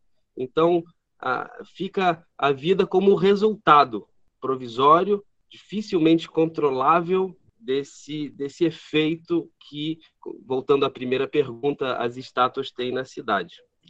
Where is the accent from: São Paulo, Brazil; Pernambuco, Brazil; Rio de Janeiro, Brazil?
Rio de Janeiro, Brazil; Eu sou do Rio